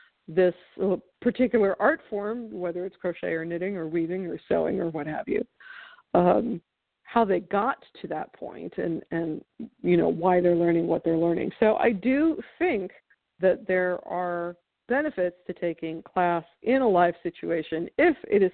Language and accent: English; New York, United States; Being a New Yorker, I'm a little more blunt.